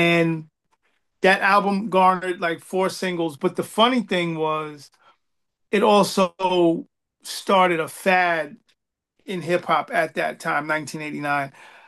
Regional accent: New York City, New York, United States; Like, I'm from New York, so in New York, the biggest video show was a show called Video Music Box.

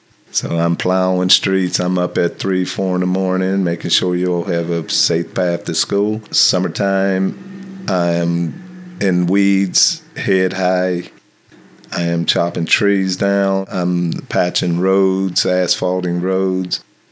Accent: Homestead, Florida, United States; moved away as an adult; I was born and raised in Homestead, left between military, just venturing out on my own, California, a couple other places, other cities, and just ventured back to Homestead.

